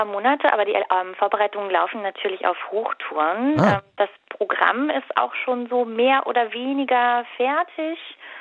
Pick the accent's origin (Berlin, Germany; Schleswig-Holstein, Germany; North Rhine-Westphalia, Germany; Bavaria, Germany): Berlin, Germany; Biesdorf; Ich komme tatsächlich aus der Gegend, also Biesdorf neben Mahlsdorf, von daher ist es für mich ein spannendes Stück Lokalgeschichte.